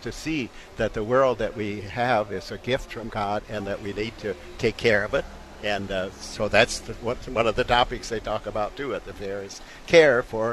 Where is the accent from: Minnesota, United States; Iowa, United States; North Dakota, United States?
Iowa, United States; Des Moines; Oh, yes. You know, I was raised in Des Moines, so we came here every year, and I've seen the fairgrounds develop over the years